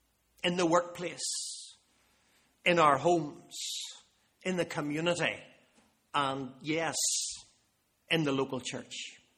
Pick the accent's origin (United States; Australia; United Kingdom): United Kingdom; Belfast, Northern Ireland; the pace of life seems faster than it ever was when I was growing up in Belfast.